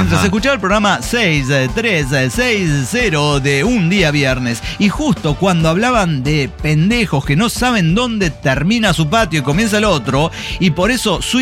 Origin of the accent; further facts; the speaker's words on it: Guanajuato, Mexico; now in Guasave, Mexico; soy de Guanajuato, estoy viviendo aquí en Guasave, Sinaloa